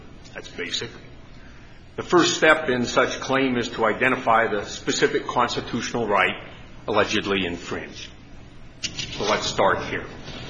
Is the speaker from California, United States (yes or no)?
no; Billings, Montana, United States; from Billings, representing Russell Stinnett here this morning.